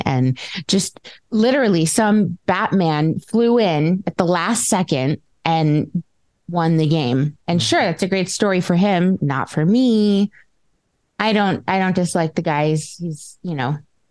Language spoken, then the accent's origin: English; Los Angeles, California, United States; now in Las Vegas, United States; I'm from Los Angeles. So it was my like OG hometown team. And then now I live in Vegas